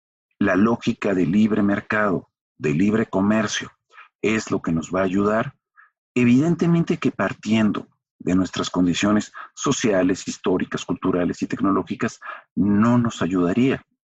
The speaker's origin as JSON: {"language": "Spanish", "country": "Mexico", "said": "sino como mexicanos"}